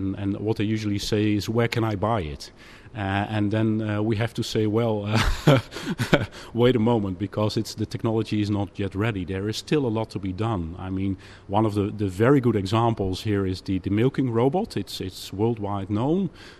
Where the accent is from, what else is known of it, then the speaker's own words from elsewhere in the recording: Netherlands; Well, I'm from the Netherlands, where we have a lot of greenhouse industry